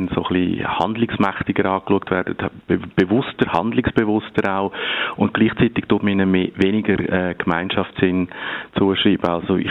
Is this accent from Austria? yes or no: no; Switzerland; wo wir als Schweizer immer das Gefühl haben, die grossen Brüder